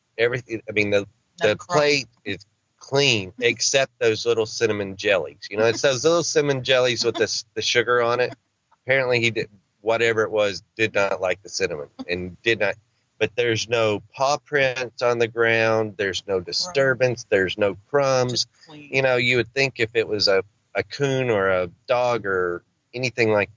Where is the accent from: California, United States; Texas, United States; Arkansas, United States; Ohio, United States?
Arkansas, United States; And, you know, I'm a country boy. I'm from Arkansas.